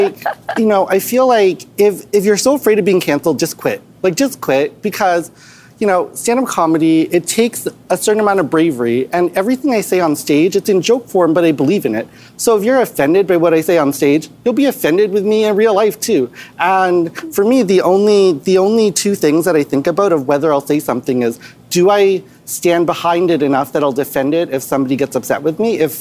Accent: Winnipeg, Manitoba, Canada; because I grew up in Manitoba, in Winnipeg, murder capital Canada, very rough neighborhood.

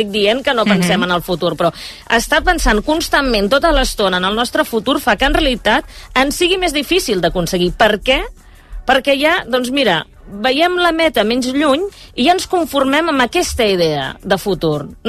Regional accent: Reus, Catalonia, Spain; now in Barcelona, Spain; quan vaig arribar a Barcelona des de Reus, tenia una amiga que em feia ultracorrecció

